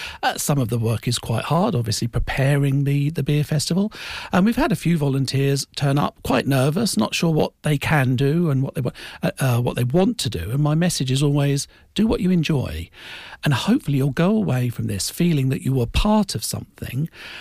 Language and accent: English; Histon, East of England, United Kingdom; also born or lived in Australia; I came back from Australia to move back into the family home that I grew up in Histon.